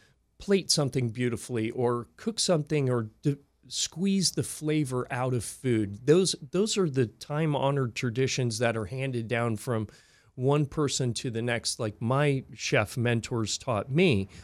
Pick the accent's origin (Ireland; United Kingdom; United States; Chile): United States; San Diego, California; I grew up mostly in San Diego, so everything grew like crazy.